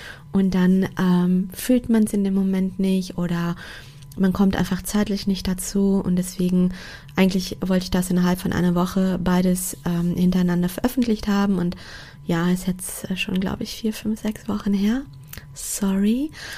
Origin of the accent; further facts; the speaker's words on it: Portugal; ich komme aus einem kleinen Dorf in Portugal, also in Lissabon, Großstadt, wäre das vielleicht auch anders gewesen. Aber in dem Dorf, wo ich herkomme, kennt jeder jeden gefühlt.